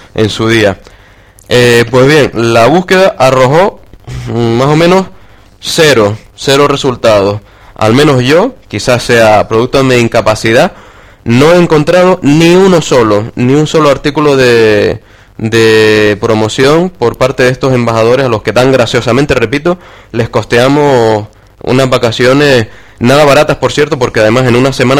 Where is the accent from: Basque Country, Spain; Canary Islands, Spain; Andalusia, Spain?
Canary Islands, Spain; qué generoso que somos los canarios